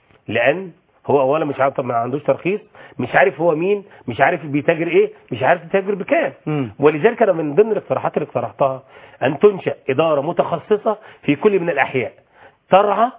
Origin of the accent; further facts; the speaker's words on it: Upper Egypt, Egypt; انا كراجل صعيدي